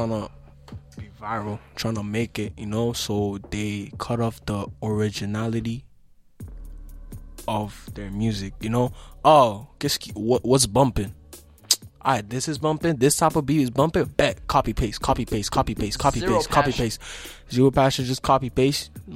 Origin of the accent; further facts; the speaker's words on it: Montreal, Quebec, Canada; I'm from Montreal. Why not add some French bars